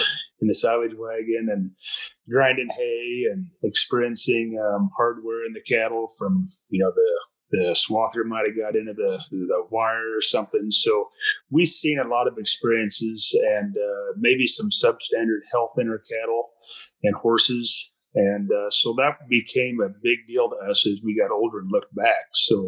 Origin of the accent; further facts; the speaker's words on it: Nebraska, United States; But yeah, we're born and raised in Nebraska, and I've got a place up by Burwell now. So pretty much bred right here in Nebraska.